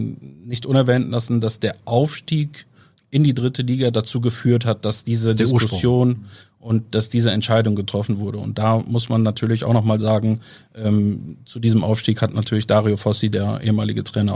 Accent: Bremen, Germany; Ja, man kann durchaus sagen, dass ich als Bremer natürlich auch ein Stück weit Sympathien für die Grün-Weißen pflege.

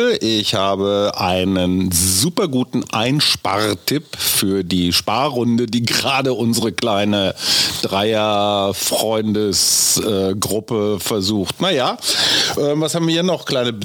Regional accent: Berlin, Germany; wo kommen sie eigentlich her? Ja, aus Spandau. Nee, ich meine so richtig.

